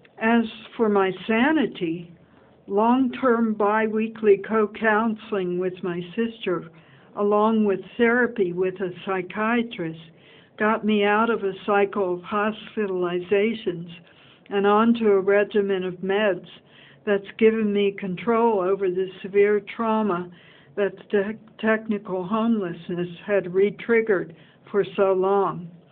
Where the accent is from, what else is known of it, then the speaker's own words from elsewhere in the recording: Washington, District of Columbia, United States; born there; Well, I was born in Washington, D.C., and I was born in my grandmother's hospital.